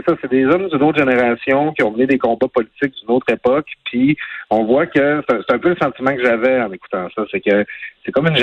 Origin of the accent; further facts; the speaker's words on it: Quebec, Canada; dans ma région natale, sur le Lac-Saint-Jean